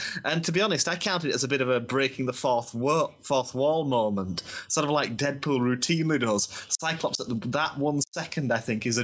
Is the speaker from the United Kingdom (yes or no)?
yes; United Kingdom; I mean, for me as a Brit, one of the ones that was interesting is